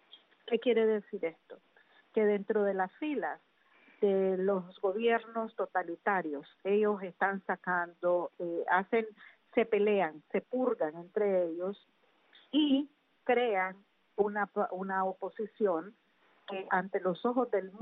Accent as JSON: {"language": "Spanish", "country": "Nicaragua", "said": "incluso mi pueblo nicaragüense"}